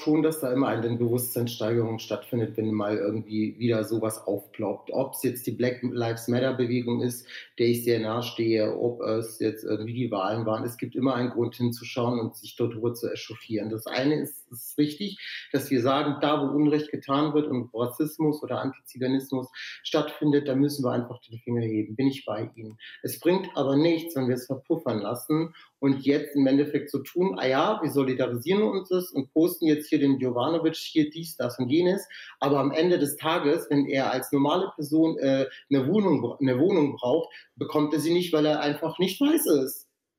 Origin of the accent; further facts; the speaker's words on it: Germany; ich bin nicht nur Roma, sondern ich bin auch Deutscher.